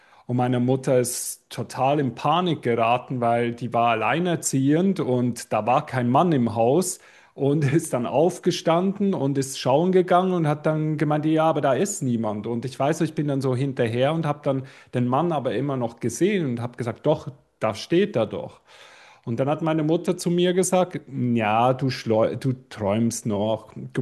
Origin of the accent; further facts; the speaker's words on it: Basel, Basel-Stadt, Switzerland; bei uns in Basel in der Schweiz gab es so eine riesen Esoterikmesse.